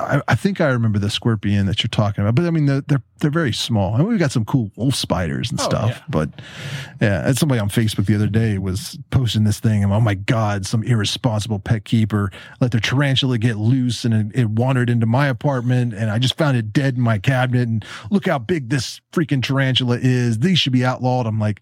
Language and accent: English; Huntington, West Virginia, United States; Like, I grew up in Huntington, where you are right now. I refused to go to Marshall University